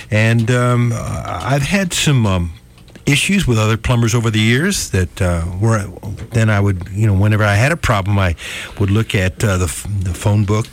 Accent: Ohio, United States; That's how I grew up in Ohio, and there's big potholes because of the extreme winters.

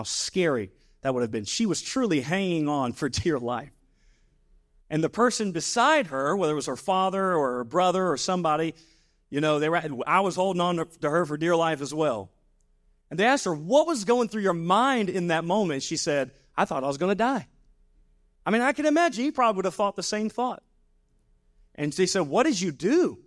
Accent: Monroe, North Carolina, United States; I grew up around the Charlotte area, Monroe, just the outskirts of Charlotte there.

